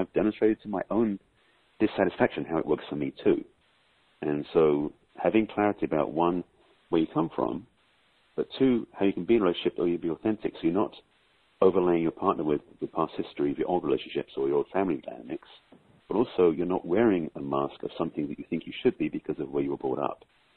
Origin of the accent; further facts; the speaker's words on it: England, United Kingdom; So even though, I come from England, and it's interesting because I've known people who come from England and from other countries who drop their accent as soon as they get here to fit in.